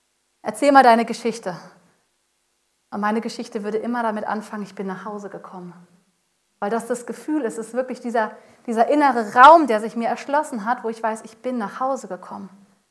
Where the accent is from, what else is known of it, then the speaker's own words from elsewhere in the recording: Hanover, Lower Saxony, Germany; now in Darmstadt, Germany; Ich komme eigentlich aus Hannover, bin aber mittlerweile schon seit vielleicht so 10 Jahren in Darmstadt. Ich sage mal, ich bin ein bisschen eingehässt. Ich spreche schon ein bisschen, nein, nicht hessisch, aber auch nicht darmstädterisch und nicht schwäbisch, irgendwie alles zusammen.